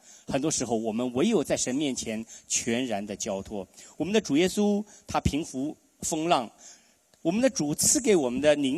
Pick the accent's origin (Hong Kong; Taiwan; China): Taiwan; 我是台湾来的哈，拽北京话